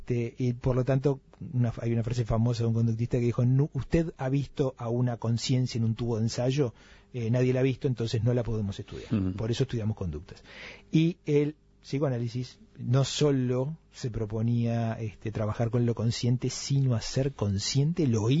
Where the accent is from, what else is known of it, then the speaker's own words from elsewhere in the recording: Uruguay; tan conservadores somos los uruguayos.